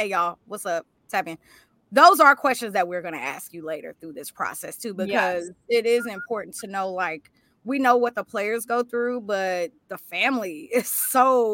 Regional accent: Kansas City, Missouri, United States; We're both from Kansas City, like diehard Chiefs fans

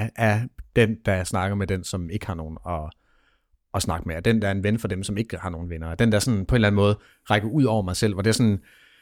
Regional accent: North Denmark Region, Denmark; en brand i Hobro, hvor jeg er tæt på, hvor jeg voksede op

